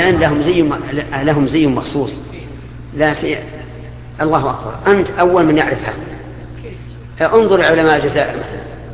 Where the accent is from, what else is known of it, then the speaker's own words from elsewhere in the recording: Saudi Arabia; عندنا في السعودية